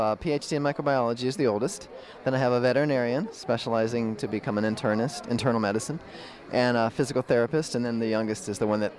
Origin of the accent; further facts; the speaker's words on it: Twinsburg, Ohio, United States; Bainbridge, okay, because I grew up in Twinsburg.